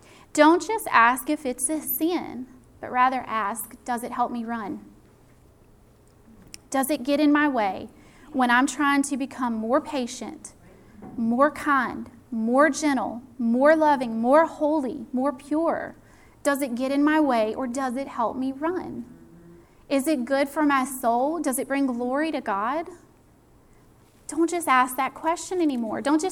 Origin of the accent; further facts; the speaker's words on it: South Carolina, United States; You can tell I'm from South Carolina because I sound like it.